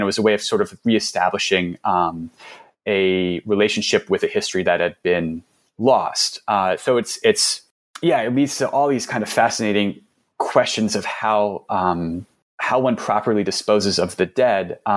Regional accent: New York City, New York, United States; So I'm from New York City

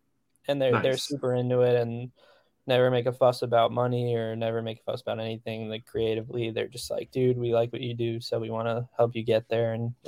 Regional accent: New Jersey, United States; Yeah, I grew up like in Central Jersey, so Starline Ballroom was probably like the big one growing up that I went to all the time.

